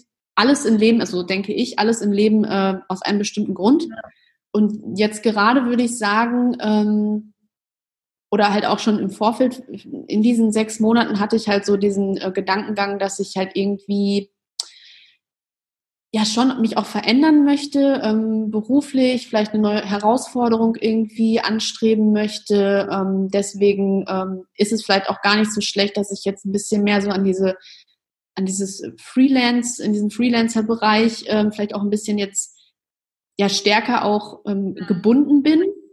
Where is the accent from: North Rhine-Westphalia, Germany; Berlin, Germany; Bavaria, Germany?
North Rhine-Westphalia, Germany; Münster; Ich mag auch meine Heimatstadt da irgendwie total gerne. Also ich liebe halt zum Beispiel auch dieses einfache Fahrradfahren in Münster.